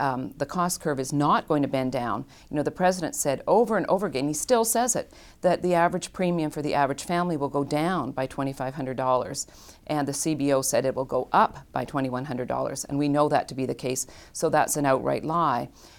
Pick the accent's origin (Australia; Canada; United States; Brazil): Canada; Well, I'm Canadian, and I grew up under government-run healthcare.